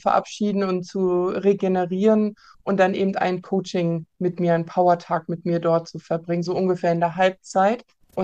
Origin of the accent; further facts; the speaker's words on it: Kiel, Schleswig-Holstein, Germany; born there; Ich bin tatsächlich auch in Kiel geboren, also direkt am Meer geboren.